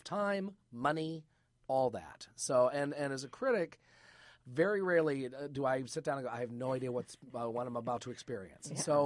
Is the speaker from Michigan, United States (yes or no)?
yes; Flint, Michigan, United States; because I grew up in Flint, Michigan, so I'm used to driving to Detroit for quality stuff